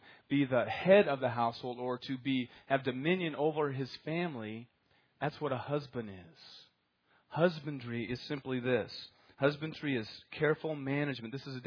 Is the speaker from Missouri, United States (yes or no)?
no; Iowa, United States; You know, I come from Iowa, and when I went to Iowa State University